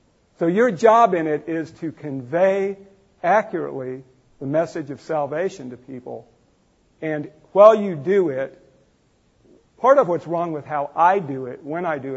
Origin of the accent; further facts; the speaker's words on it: United States; because, you know, I'm an American. I want everything to be positive.